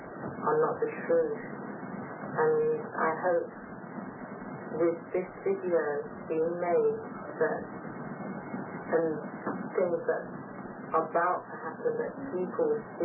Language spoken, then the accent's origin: English; London, United Kingdom; now in United States; London, England.